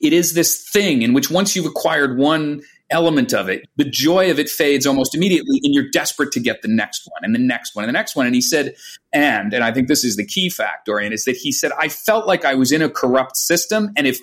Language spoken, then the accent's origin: English; Greenwich, Connecticut, United States; our neighbor who lived a few doors away when I was growing up in Greenwich.